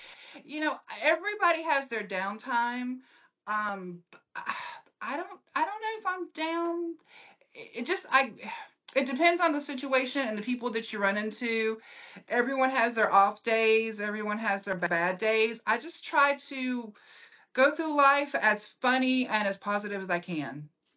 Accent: the South, United States; accent: Southern; We're from the South, obviously, with this accent. So, we're just a big old Southern family with just big Southern personalities.

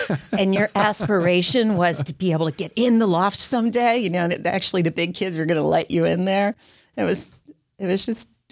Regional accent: Ohio, United States; I grew up in Ohio.

